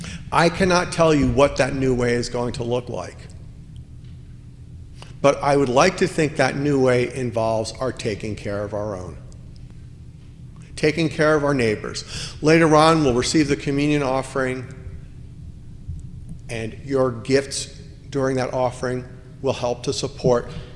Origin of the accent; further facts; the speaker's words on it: New York, United States; I grew up outside of New York. And no, I was not a Yankees fan. I rooted for the Mets.